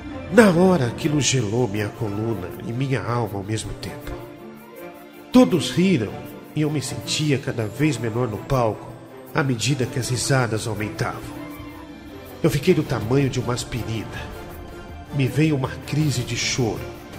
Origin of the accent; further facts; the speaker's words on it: Paraná, Brazil; Sou do interior do Paraná.